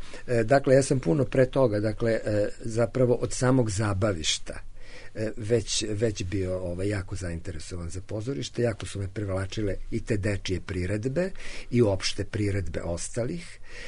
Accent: Zrenjanin, Vojvodina, Serbia; moved away as an adult; now in Belgrade, Serbia; a u Zrenjaninu sam završio i osnovnu školu, i muzičku školu, i gimnaziju, i iz Zrenjanina sam zapravo došao za Beograd na studije, i od tada sam u Beogradu sa jednom ili dve pauze koje sam proveo u Novom Sadu

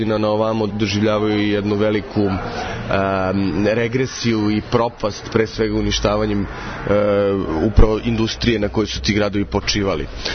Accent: Mladenovac, Belgrade, Serbia; ja sam, na primjer, iz Mladenovca

